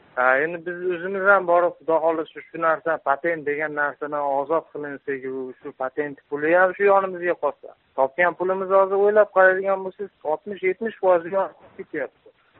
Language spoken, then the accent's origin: Uzbek; Andijan, Andijan Region, Uzbekistan; Men Andijondanman.